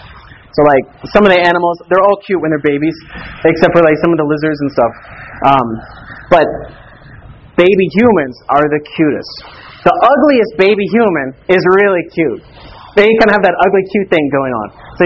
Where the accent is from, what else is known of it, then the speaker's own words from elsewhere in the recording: Kentucky, United States; I'm from Kentucky, so they have horses everywhere